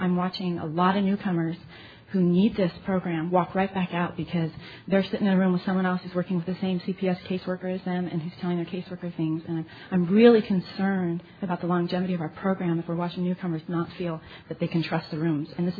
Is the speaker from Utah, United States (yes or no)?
no; Hawaii, United States; I'm an addict from the Big Island.